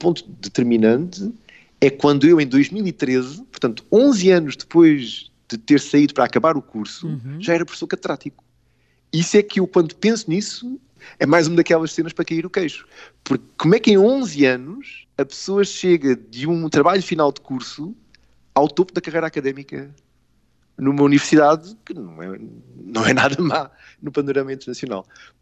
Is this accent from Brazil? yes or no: no; Portugal; moved away as an adult; eu saí de Portugal antes de ser moda. Portanto, quando eu saí, não havia quase ninguém a sair do país